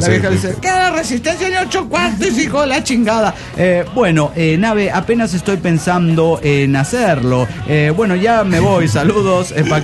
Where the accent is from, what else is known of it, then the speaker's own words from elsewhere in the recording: Mexico City, Mexico; Soy el mochilero del DF mexicano.